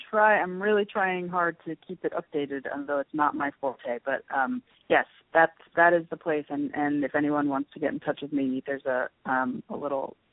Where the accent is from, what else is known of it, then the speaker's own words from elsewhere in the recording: Newton, Massachusetts, United States; Yes, I grew up in Newton.